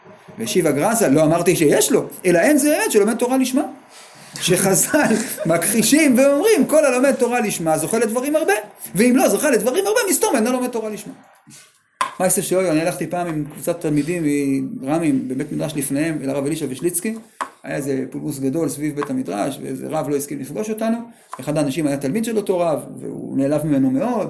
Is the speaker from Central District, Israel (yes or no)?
no; Jerusalem, Jerusalem District, Israel; כשאני הייתי ילד קטן, גדלתי בקריית משה. כן? כל הדברים הטובים שעוד נשארו בי זה משם. אחר כך, גדלתי בקריית משה.